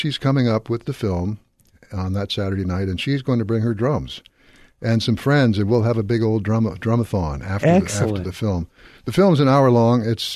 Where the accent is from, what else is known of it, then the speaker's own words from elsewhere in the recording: Mill Valley, California, United States; born there; I was born in Mill Valley.